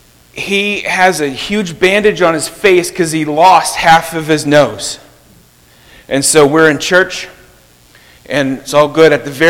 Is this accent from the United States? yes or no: yes; Pittsburgh, Pennsylvania, United States; now in Baltimore, United States; Where we live near Baltimore, they don't love the fact that I'm from Pittsburgh.